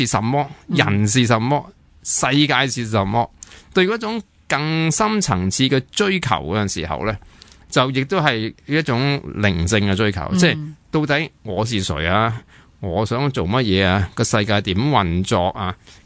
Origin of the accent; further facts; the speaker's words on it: Hong Kong; 咁我哋香港人呢寻找呢啲呢或者整个世界寻找呢啲物欲嘅欲乐呢